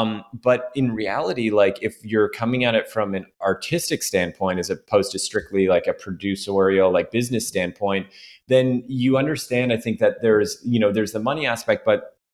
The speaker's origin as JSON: {"language": "English", "town": "Toronto", "region": "Ontario", "country": "Canada", "tie": "born or raised there", "said": "I grew up in Toronto"}